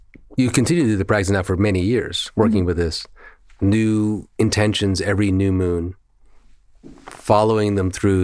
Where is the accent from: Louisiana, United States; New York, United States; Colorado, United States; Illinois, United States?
New York, United States; accent: New York; Sorry. This is the New York in me. Data.